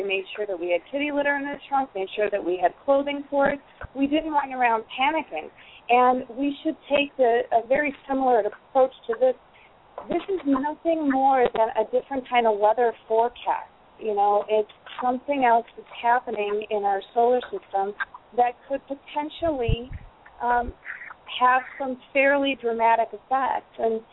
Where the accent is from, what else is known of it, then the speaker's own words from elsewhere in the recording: Buffalo, New York, United States; I grew up in Buffalo, New York